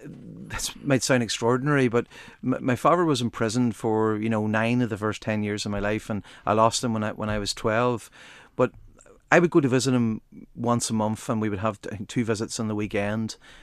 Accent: Buncrana, Ulster, Ireland; I'm from Buncrana. You know, we're about 20 minutes from Derry City.

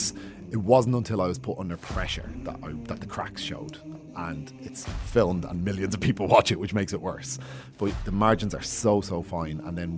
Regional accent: Rathcoole, Leinster, Ireland; Yeah, so I grew up in Rathcoole in County Dublin.

